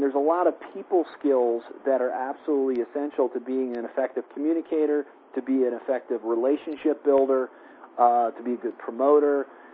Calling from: Colorado, United States; I'm calling in from Colorado tonight.

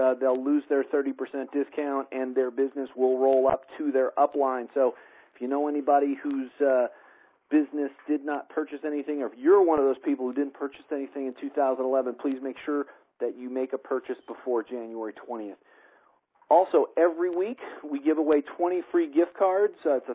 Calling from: Colorado, United States; I'm calling in from Colorado this evening.

